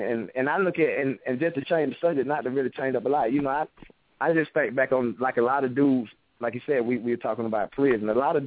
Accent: Atlanta, Georgia, United States; Hey, Atlanta, College Park, born and raised in Atlanta.

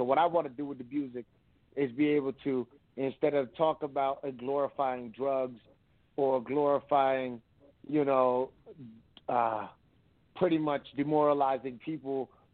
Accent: East Coast, United States; I'm from the East Coast, so I grew up on East Coast rap, and a lot of the hard-hitting punchlines, a lot of the metaphors, I grew up on listening to … all that stuff, so there's a grit to my stuff.

